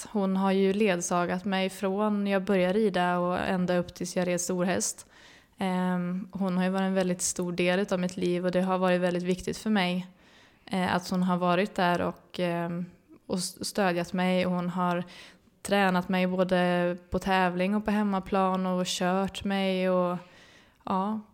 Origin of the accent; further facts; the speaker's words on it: Uppsala, Uppsala County, Sweden; Mamma och pappa hade ridskola i Uppsala där jag växte upp.